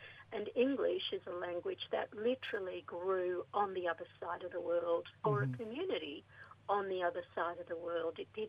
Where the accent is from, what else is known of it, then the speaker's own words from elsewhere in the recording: Northern Territory, Australia; I'm from the Barkly Tablelands in the Northern Territory. I'm Gurangi Wakaya and Kalkaroon. So across into Queensland area now, around Camarwell and Mount Isa.